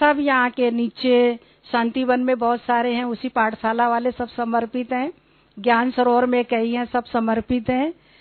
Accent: Revna, India; मेरे गांव का नाम है रेवना, तो

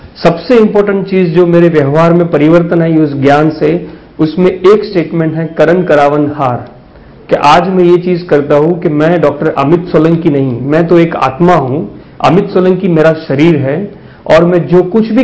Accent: Palanpur, Gujarat, India; moved away as an adult; now in Indore, India; basically मैं गुजरात के पालनपुर गाँव का रहने वाला हूँ, और एमएस ऑफ्थल्मोलॉजी करने के बाद मैंने कई राज्यों में अपनी सेवाएं दी हैं, जैसे कि गुजरात, राजस्थान, तमिलनाडु, मध्य प्रदेश, और हाल में मैं इंदौर में

